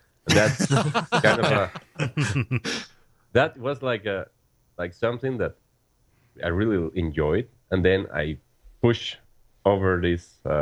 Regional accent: San José, Costa Rica; Well, I'm calling from Costa Rica. We're located in the main city, so I'm from the city

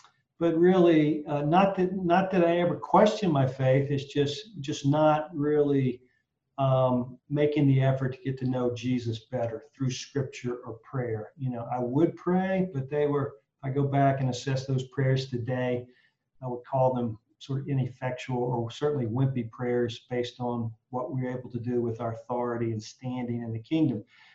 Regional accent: Lexington, North Carolina, United States; also born or lived in Newton / Thomasville; Well, I grew up in North Carolina. Most of my childhood was in Lexington, North Carolina, although I was born in Newton, North Carolina, which is Catawba County, and Thomasville.

